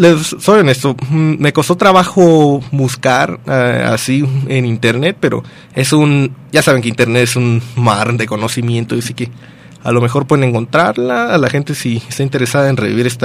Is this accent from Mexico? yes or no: yes; Mexico; nos ayuda a nosotros como los mexicanos a estar unidos